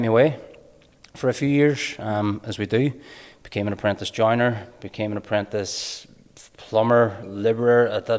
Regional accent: Derry, Northern Ireland, United Kingdom; Where I'm from is, obviously, I'm from Derry.

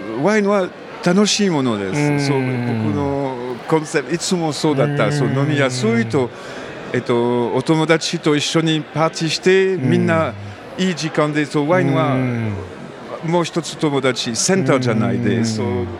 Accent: France; Japanese is a second language; 僕はフランスから来ます、

